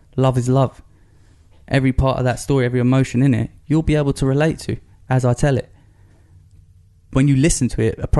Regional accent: Margate, South East England, United Kingdom; I mean, I'm not from London. I'm from Margate.

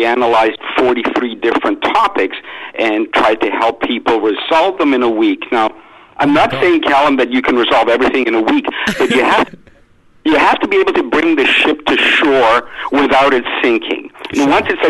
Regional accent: England, United Kingdom; accent: northern English; it used to be a British accent, then I tried to fit in and messed it up, but I'm from England myself.

